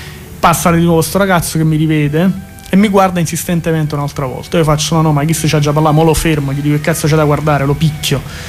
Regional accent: Naples, Campania, Italy; sono cresciuto a Scampia, quindi in un mondo nel mondo.

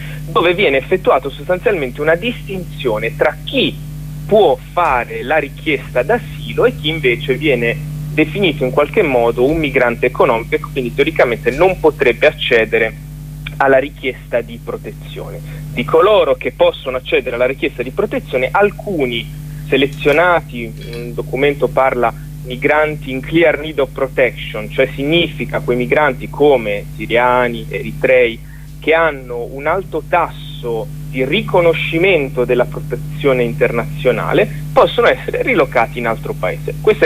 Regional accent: Apulia, Italy; Allora, io sono pugliese

